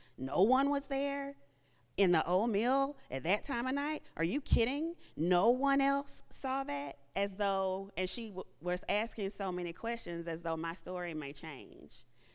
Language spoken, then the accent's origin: English; the South, United States; And I'm from the South, where we just smile and, you know, say hello.